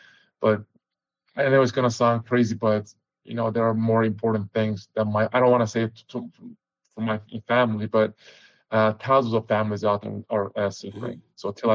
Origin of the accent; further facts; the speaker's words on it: Turkey; I grew up in Turkey under a dictatorship.